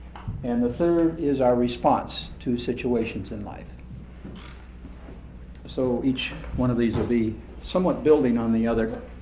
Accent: Portland, Oregon, United States; I'm from Portland, Oregon.

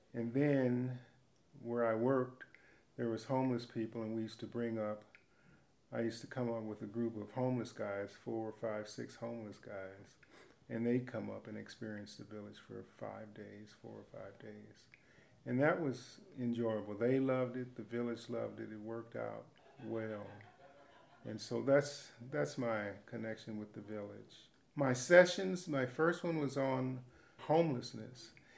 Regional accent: Kansas City, Kansas, United States; I'm a Lutheran pastor. I grew up in Kansas City, Kansas.

